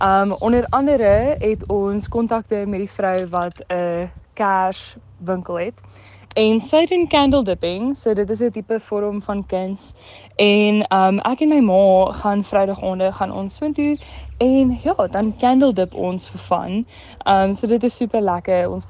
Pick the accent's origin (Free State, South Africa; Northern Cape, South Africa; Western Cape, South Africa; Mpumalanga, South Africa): Free State, South Africa; Clarens; Wat ek sal doen op die platteland, ek kom van Clarence af